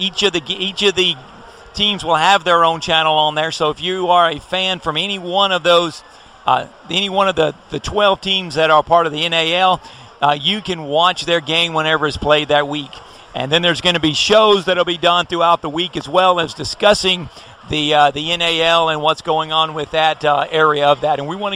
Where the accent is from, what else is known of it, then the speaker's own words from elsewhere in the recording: Mississippi, United States; I'm from Central Mississippi.